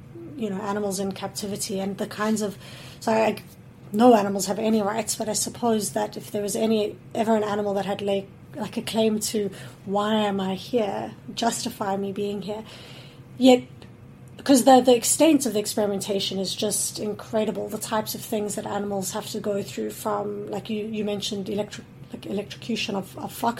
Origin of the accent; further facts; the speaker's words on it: South Africa; I'm from South Africa